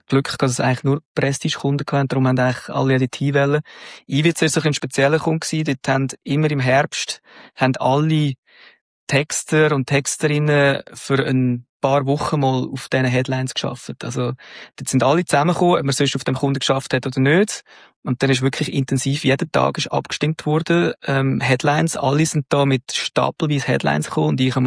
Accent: Switzerland

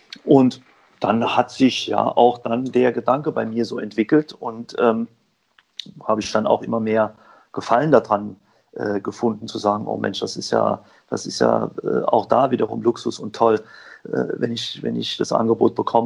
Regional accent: Saarbrücken, Saarland, Germany; Ja, ich bin in Saarbrücken am Landesstützpunkt groß geworden.

